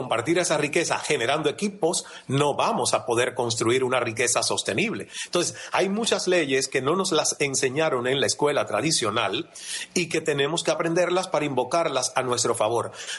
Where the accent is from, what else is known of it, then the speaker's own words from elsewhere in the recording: Cuba; moved away as an adult; now in Canada; yo salí de Cuba a los 28 años, Marta, sin hablar inglés